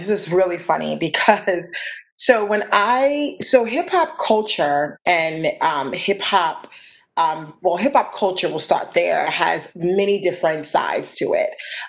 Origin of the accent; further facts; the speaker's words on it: New York City, New York, United States; So growing up in New York City, it's part of the best parts of my life because it has shaped me to be the person I am today.